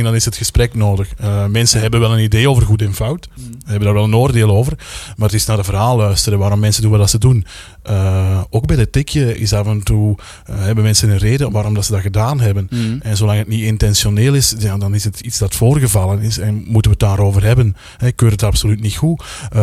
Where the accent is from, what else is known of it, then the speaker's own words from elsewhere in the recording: Belgium; Mijn ervaring is dat we als Belgen wel wat conservatiever zijn nog.